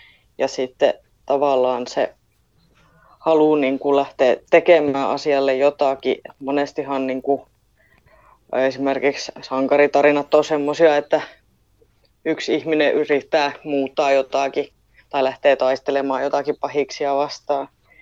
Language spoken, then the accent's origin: Finnish; Kokkola, Central Ostrobothnia, Finland; No, mä oon kokkolalainen kirjailija